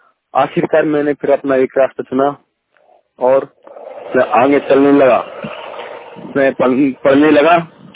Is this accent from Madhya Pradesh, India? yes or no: yes; Karera, Madhya Pradesh, India; मैं माउनखुर से हूँ, तहसील करेरा, जिला शिवपुरी।